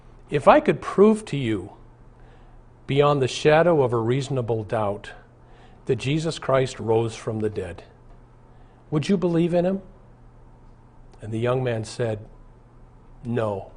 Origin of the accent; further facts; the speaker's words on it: Omaha, Nebraska, United States; I remember my pastor that I grew up under in Omaha